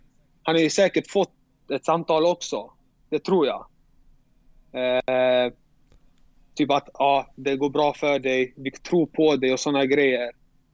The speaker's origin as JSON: {"language": "Swedish", "country": "Sweden", "tie": "born or raised there", "said": "Jag är glad för Sverige för att jag har min familj där. Jag är uppvuxen i Sverige."}